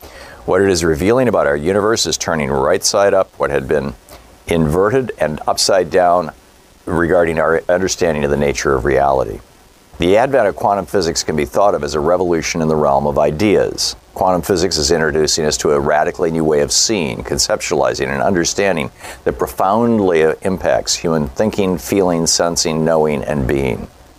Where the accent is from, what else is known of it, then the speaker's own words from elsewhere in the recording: Lansing, Michigan, United States; Brian in Lansing, Michigan, my hometown.